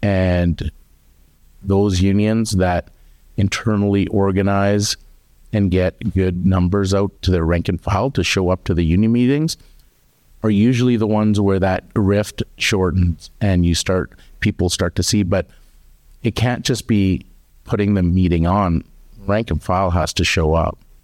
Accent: Canada; born and raised in Canada. I speak Punjabi, I speak rudimentary Hindi

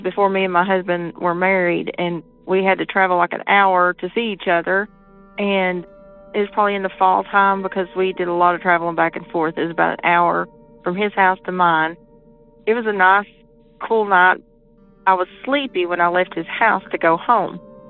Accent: Virginia, United States; Hello, Derek. … I'm from Virginia.

